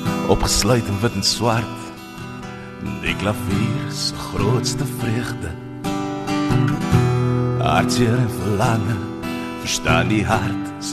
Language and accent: Afrikaans; Pretoria, Gauteng, South Africa; also born or lived in Brits / East Rand; Pretoria in omliggende omgewing. Alles met die oos. So ek kom oorspronklik van Brits oos af, die Oosrand en nou Pretoria oos. So alles met die oos.